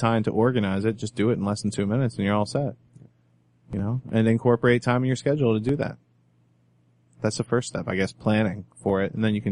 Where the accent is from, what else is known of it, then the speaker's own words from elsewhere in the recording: Pittsburgh, Pennsylvania, United States; I'm a Yinzer. I'm a Yinzer though. Pittsburgh people, right?